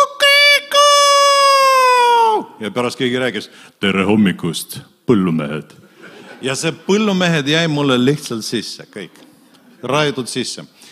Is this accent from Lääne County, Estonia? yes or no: no; Pärnu, Pärnu County, Estonia; muidu ma olen pärnakas